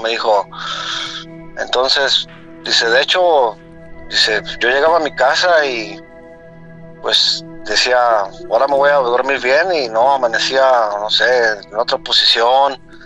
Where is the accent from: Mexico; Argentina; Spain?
Mexico; Guanajuato; Yo soy del estado de Guanajuato